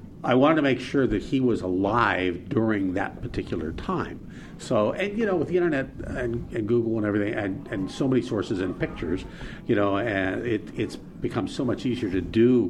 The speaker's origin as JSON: {"language": "English", "town": "Sylmar", "region": "California", "country": "United States", "tie": "born or raised there", "also_born_or_lived": "Pittsburgh", "said": "I grew up in San Fernando and Sylmar when we moved out from Pittsburgh."}